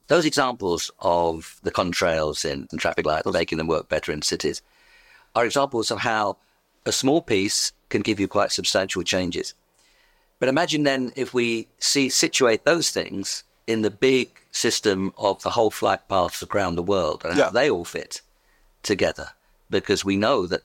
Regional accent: London, United Kingdom; Now, we in the UK, and you could tell by my accent where I come from, indeed London, we should be linking up with Morocco.

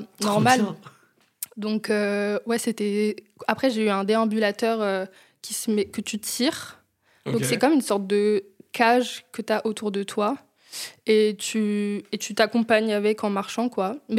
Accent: Cachan, Île-de-France, France; quand j'ai grandi à Cachan, mais toutes mes écoles étaient dans des villes alentours

